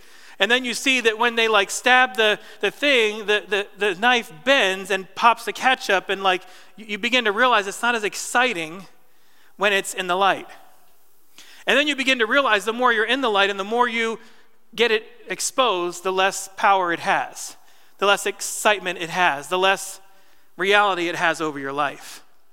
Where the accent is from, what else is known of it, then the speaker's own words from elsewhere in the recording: New Jersey, United States; Growing up in New Jersey, there was this, we called it the Christian corn maze, but it wasn't.